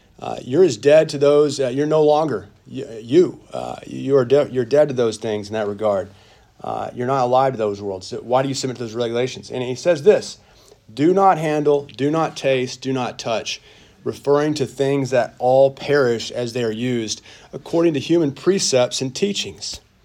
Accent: Arkansas, United States; I'm from Arkansas. Thank you for clarifying that.

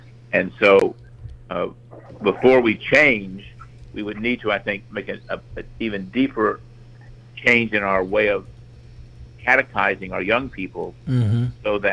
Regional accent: Dallas, Texas, United States; And, of course, I come from Dallas that has a huge fundraiser every year

